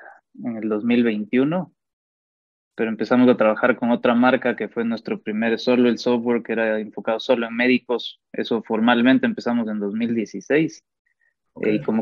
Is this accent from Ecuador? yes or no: yes; Ecuador; Soy originalmente de Ecuador. Soy médico de profesión y pues apasionado del emprendimiento. Tengo 31 años.